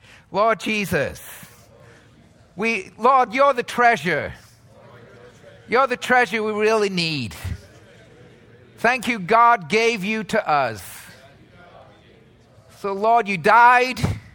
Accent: England, United Kingdom; I grew up in England. I didn't have a choice to go to church. My parents were Christians.

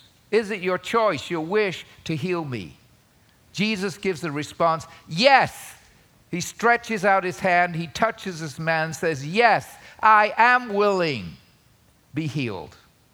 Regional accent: England, United Kingdom; I grew up in England. I went to U.S. as a foreign student, new country, new everything.

